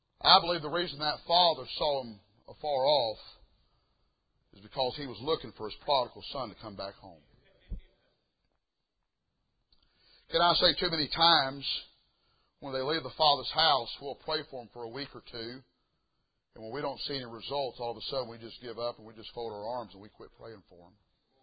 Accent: the South, United States; I grew up down south, but I'm a city slicker to the core, just to be completely honest with you, amen.

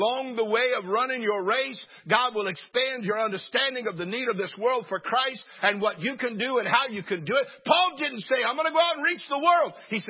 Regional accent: Pittsburg, California, United States; Eddie Hart was from my hometown, Pittsburgh, California.

